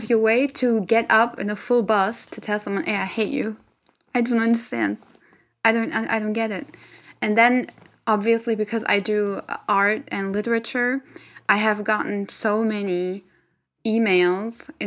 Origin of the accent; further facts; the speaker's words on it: Germany; me growing up in Germany